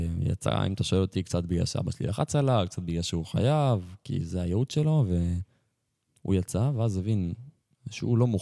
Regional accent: Northern District, Israel; כן. אני מהצפון, חוויתי.

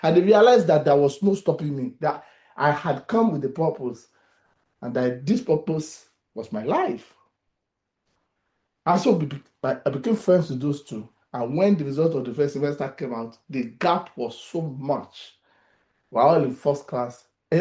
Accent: Ibadan, Oyo, Nigeria; I grew up in Ibadan, where people call each other brother, auntie, to show seniority.

